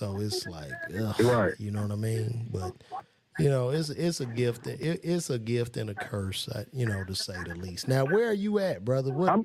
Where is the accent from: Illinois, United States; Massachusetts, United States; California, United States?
Illinois, United States; Chicago; but I grew up in Chicago, yeah. And I come from a blue collar environment